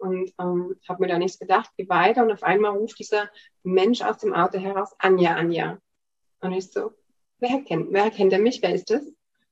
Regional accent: Germany; Ich bin in der DDR aufgewachsen

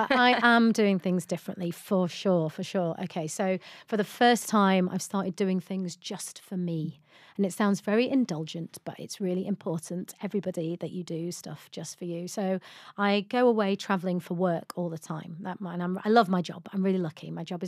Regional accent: Yorkshire and the Humber, United Kingdom; I don't live in LA. Like, everyone in LA has a therapist. Mm. You know, I'm from Yorkshire.

